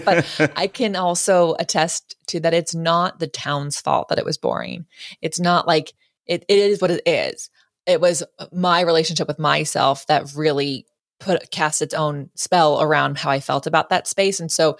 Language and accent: English; Lodi, California, United States; But I'm from Lodi, California, which is outside the Bay Area. A lot of people commute from Lodi to the Bay Area, which is an awful commute.